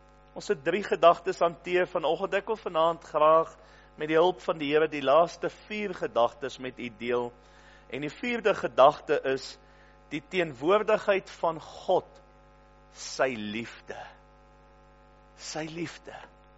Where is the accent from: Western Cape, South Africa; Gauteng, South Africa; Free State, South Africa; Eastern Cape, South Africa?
Eastern Cape, South Africa; Port Elizabeth; Want ons kom uit Port Elizabeth, daar is nie regtig donder weer nie